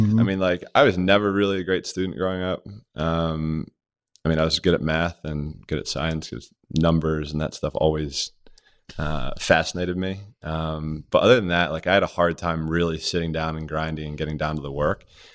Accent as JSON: {"language": "English", "town": "Rogers Forge", "region": "Maryland", "country": "United States", "tie": "born or raised there", "said": "We grew up in Rogers Forge, Maryland."}